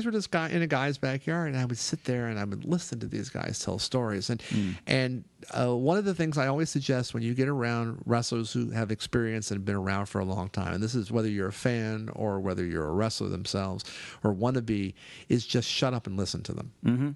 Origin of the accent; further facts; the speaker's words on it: Baltimore, Maryland, United States; So they were doing New York and Philadelphia and Washington and Baltimore, where I was, and all over the place.